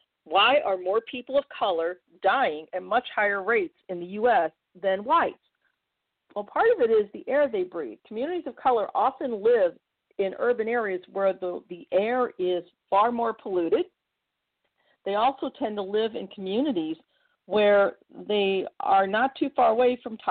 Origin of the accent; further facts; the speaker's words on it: St. Louis, Missouri, United States; In my hometown of St. Louis, there were, of all the COVID cases, especially in St. Louis City, the majority of them, majority of the COVID deaths were that of the from the Black community.